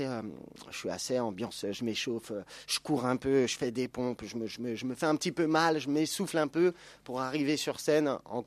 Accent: Lyon, Auvergne-Rhône-Alpes, France; Ça s'est enchaîné, parti 10h du matin, arrivé 15h, moi je viens de Lyon.

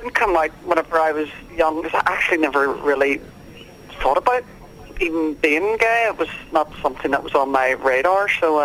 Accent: Belfast, Northern Ireland, United Kingdom; I live in the Ormer Road in South Belfast at the moment, but I was brought up in West Belfast during the Troubles here in Northern Ireland

